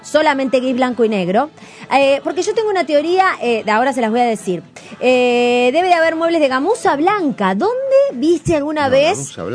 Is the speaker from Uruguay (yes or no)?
yes; Uruguay; soy bicho uruguaya.